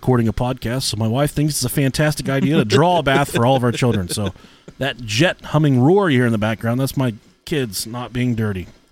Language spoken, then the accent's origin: English; Boston, Massachusetts, United States; accent: Boston; I don't know if I have a good Boston accent or not. We're from Boston, you bastards.